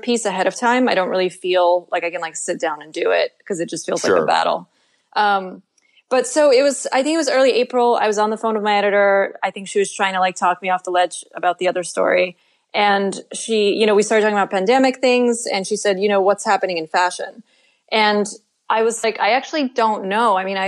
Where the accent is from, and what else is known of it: Russia; English is a second language